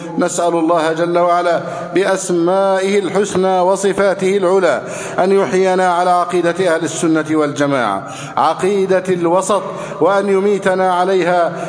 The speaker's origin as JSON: {"language": "Arabic", "country": "Egypt", "said": "اللهم احفظ بلدنا مصر أمنا أمانا، سخاء رخاء"}